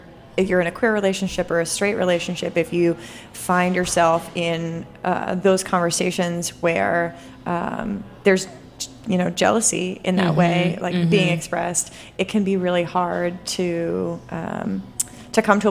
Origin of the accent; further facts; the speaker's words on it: Vermont, United States; I grew up in a predominantly white state. I grew up in Vermont. And you could count the number of people of color in my high school on your hands.